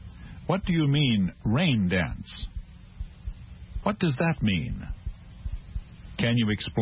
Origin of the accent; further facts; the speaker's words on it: Baltimore, Maryland, United States; Baltimore, Maryland.